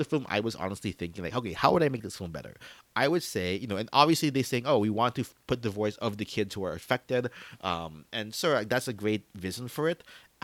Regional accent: Jacksonville, Florida, United States; Specifically in Florida, which unfortunately they were actually in my hometown of Jacksonville talking about it.

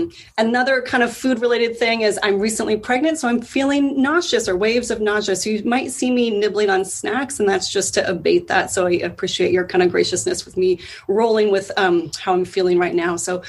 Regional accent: Seattle, Washington, United States; I grew up here in Seattle. My background is I'm Norwegian and German.

